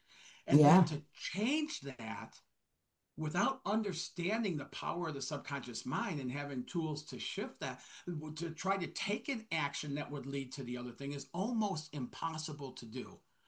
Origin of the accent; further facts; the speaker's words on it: Detroit, Michigan, United States; I grew up in Detroit, Michigan, in a very low income family and stuff.